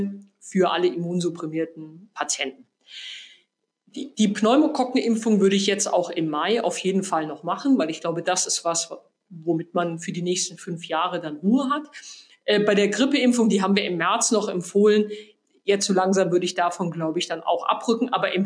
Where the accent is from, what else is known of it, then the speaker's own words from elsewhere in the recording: Southern Germany, Germany; Wie Sie vielleicht wissen, bin ich in Süddeutschland aufgewachsen, habe eine gewisse Affinität zu den Bergen.